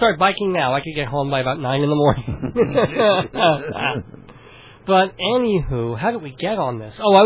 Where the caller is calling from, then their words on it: New York City, New York, United States; I'm calling from the Bronx.